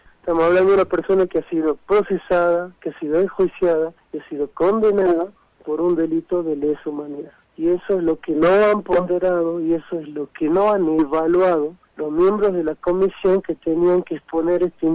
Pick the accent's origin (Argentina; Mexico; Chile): Argentina; En Argentina, vos sabés que yo vengo de Argentina